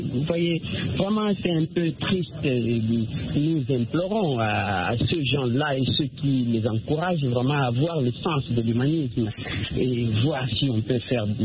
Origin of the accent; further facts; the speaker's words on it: DR Congo; je suis congolais